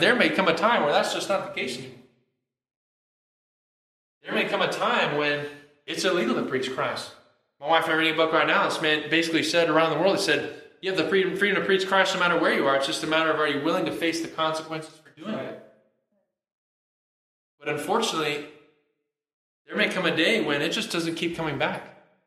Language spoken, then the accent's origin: English; Alaska, United States; I grew up in Alaska. You just don't get those kind of things there. You pay like $5 for a mango, you know?